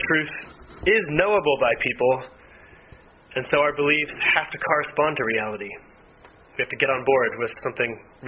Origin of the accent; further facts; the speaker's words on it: New England, United States; And then lots of other places too, but I'm from New England, so.